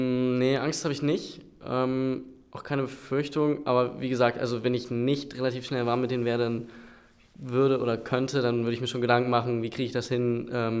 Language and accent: German; Bremen, Germany; ich komme aus Bremen und ich werde meinen Freiwilligendienst in Peru machen.